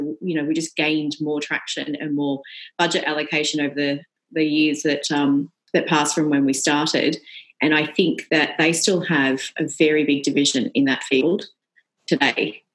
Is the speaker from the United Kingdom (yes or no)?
no; Cronulla, New South Wales, Australia; I mean, I grew up in Cronulla Beach, and so I've grown up around surf culture my whole life.